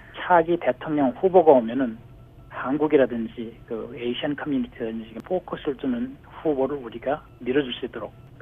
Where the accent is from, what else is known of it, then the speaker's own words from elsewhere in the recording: Gangwon, South Korea; now in United States; 저는 원래 고향이 강원대, 강원대 산골 들어가면 사람들이 이렇게 오픈되어 있지 않죠.